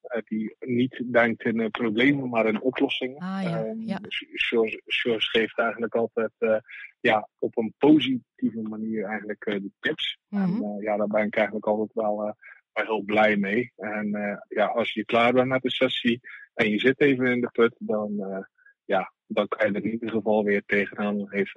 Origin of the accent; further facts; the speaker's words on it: Zeeland, Netherlands; ik kom natuurlijk uit Zeeland, dus dan ben je toch een klein beetje zuinig.